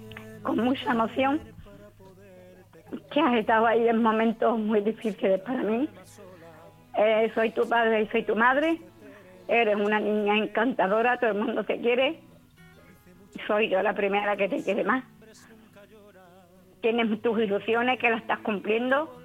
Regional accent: Algeciras, Andalusia, Spain; Soy de Algeciras, andaluza.

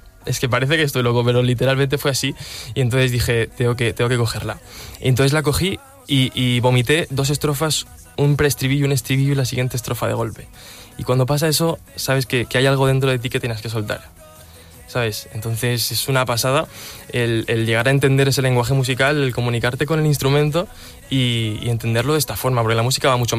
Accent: Murcia, Region of Murcia, Spain; now in Madrid, Spain; Vivo en Madrid, desde hace un año estoy aquí. Salí de Murcia, pues ya te digo, hace un añito y en búsqueda de nuevas oportunidades

